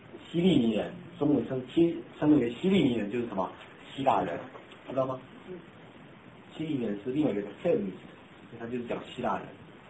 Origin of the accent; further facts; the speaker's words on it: China; 我们中国人读东西很多都是英文去翻译的